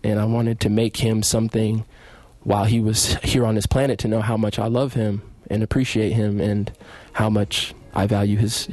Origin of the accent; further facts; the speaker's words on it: Chicago, Illinois, United States; And just growing up in Chicago and being at his house a lot, he would always be playing